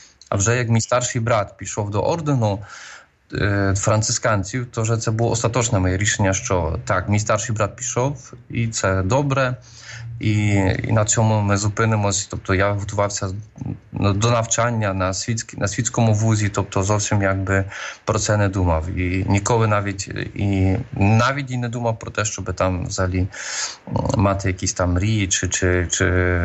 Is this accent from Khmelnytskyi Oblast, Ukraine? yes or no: no; Mostyska, Lviv Oblast, Ukraine; born there; я народився в Мостицьках. Це така парафія тут в архідіецезії досить міцна.